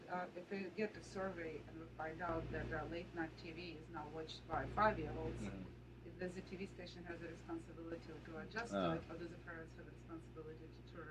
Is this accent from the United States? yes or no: no; South Africa; I'm from South Africa.